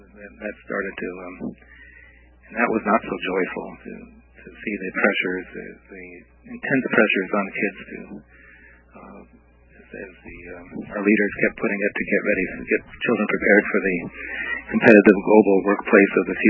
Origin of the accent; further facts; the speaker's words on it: California, United States; I grew up in Southern California, and I became very interested in college.